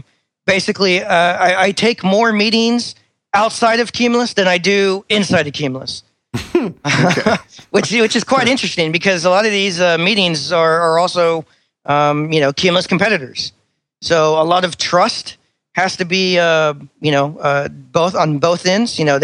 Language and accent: English; Texas, United States; So some about myself. Well, born and raised in Texas.